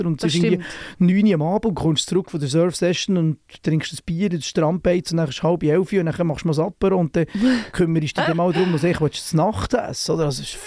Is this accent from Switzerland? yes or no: yes; Oberhofen, Bern, Switzerland; in Oberhofen, wo ich aufgewachsen bin, haben wir das heisst wirklich Sommerfest